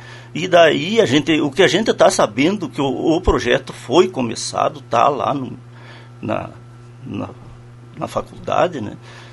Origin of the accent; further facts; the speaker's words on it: Barracão, Rio Grande do Sul, Brazil; now in Lagoa Vermelha, Brazil; sou natural de Barracão, vim para Lagoa Vermelha